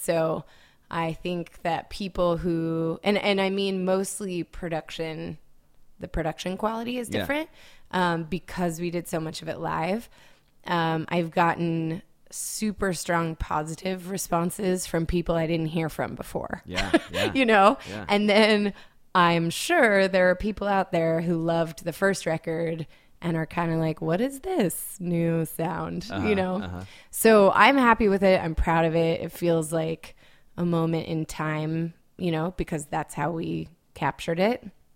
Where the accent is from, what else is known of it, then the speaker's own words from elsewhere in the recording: Cheney, Washington, United States; No, not military kid, but my early years were in Washington State. Born in Spokane, but I never lived in Spokane. My parents lived in Cheney.